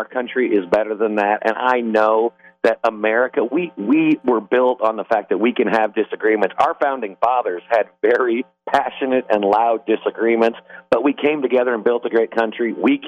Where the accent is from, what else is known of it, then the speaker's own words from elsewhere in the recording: Indiana, United States; also born or lived in Michigan; I grew up in Indiana, just to your south, and I actually, one of my first jobs out of college, I had the privilege of living in Michigan for a number of years.